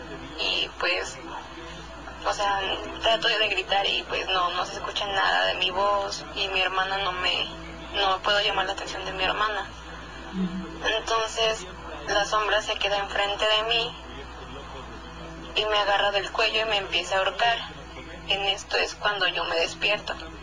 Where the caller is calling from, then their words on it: San Luis Potosí, Mexico; de San Luis Potosí.